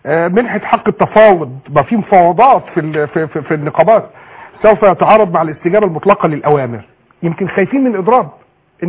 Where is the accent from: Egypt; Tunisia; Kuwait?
Egypt; واحنا في مصر واحنا ضباط مصريين ونفخر ان احنا نكون مصريين